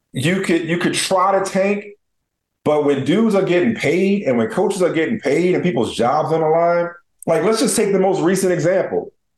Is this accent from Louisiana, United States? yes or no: yes; New Orleans, Louisiana, United States; But look, I'm from New Orleans.